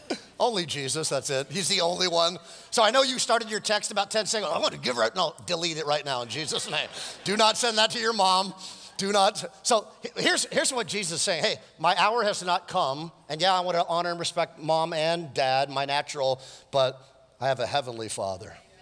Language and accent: English; Westlake Village, California, United States; Because I grew up in Westlake Village, and let's just, can we just be honest in church?